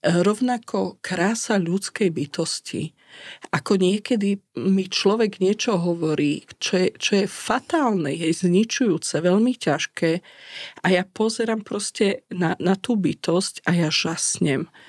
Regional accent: Matiašovce, Prešov Region, Slovakia; No, to je moje rodné. Moja rodná dedina Matiašovce a Zamagurie, Pieniny.

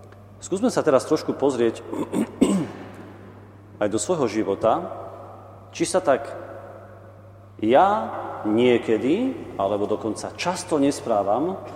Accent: Michalovce, Košice Region, Slovakia; A keďže pochádzam z Michaloviec, tak sa tu cítim ako doma.

